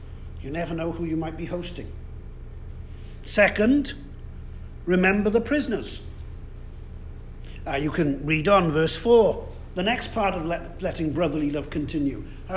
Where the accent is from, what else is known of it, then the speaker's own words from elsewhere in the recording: Cardiff, Wales, United Kingdom; You could go and look at the church I grew up in Cardiff in Wales.